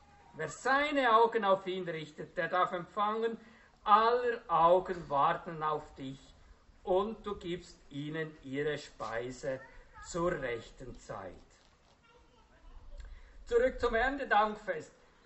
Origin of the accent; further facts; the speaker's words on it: Bern, Switzerland; Ich bin nämlich im Emmental aufgewachsen und mein Traum war, im Emmental Landwirt zu werden.